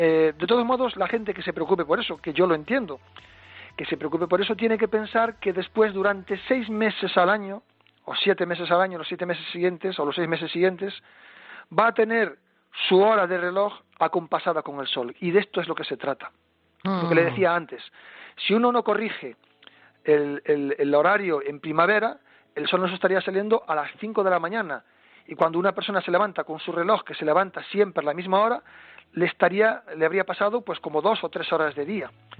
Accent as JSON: {"language": "Spanish", "region": "Galicia", "country": "Spain", "said": "porque yo soy de la Costa de la Morte, mi casa está un poco al norte de Cabo Finisterre"}